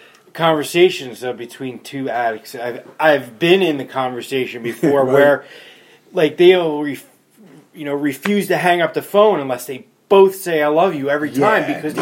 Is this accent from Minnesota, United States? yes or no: no; Toms River, New Jersey, United States; born there; Anyway, I'm 37 years old. I was born in Toms River, New Jersey, suburbs. I'm very different from Kelly, who was from Newark. In the suburbs, I lived about a couple of miles from the Seaside Bridge.